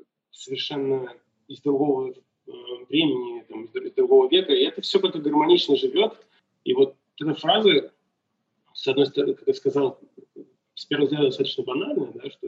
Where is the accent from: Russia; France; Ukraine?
Russia; now in New York, United States; если у меня ностальгия там, по России, по моему родному городу, да, в России, она из того, что я там вырос.